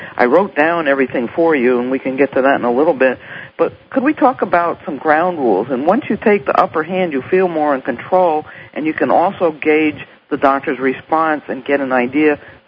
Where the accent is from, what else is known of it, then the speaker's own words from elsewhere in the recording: New York, United States; I'm from New York, in case you couldn't tell that already.